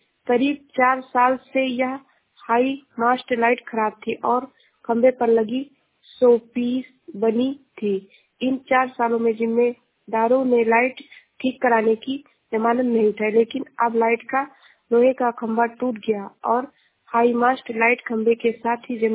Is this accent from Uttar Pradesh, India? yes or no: yes; Shravasti, Uttar Pradesh, India; मैं जिला श्रावस्ती से हूँ।